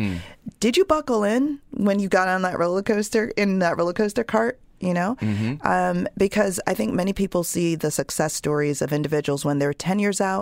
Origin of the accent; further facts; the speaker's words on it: Jamaica; born there; I was born in Jamaica, so first generation to go to college, let alone grad school here.